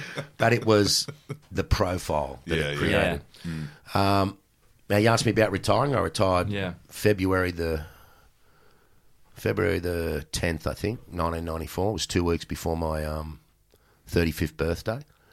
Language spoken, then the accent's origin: English; Matraville, New South Wales, Australia; I'd written a book called Quick Wit about growing up in Matraville and playing the cricket.